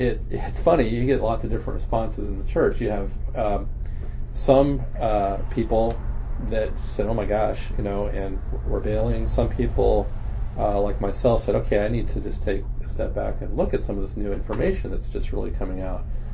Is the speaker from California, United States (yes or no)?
yes; Cupertino, California, United States; when I was growing up, knew. Nobody knew it. I came from Cupertino, California.